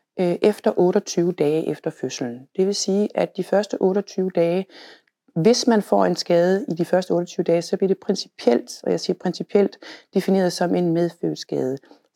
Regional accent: Jutland, Denmark; now in Copenhagen, Denmark; Jeg er jyde, skal sige, så alligevel så endte i København

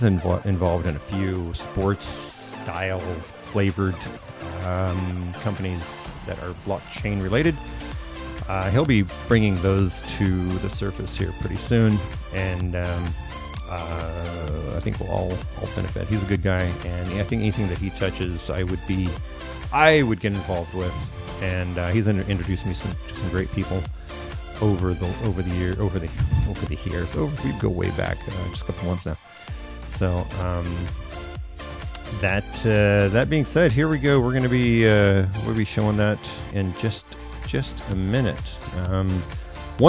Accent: Lubbock, Texas, United States; But I grew up in Lubbock and Dallas was just a little more than a click away.

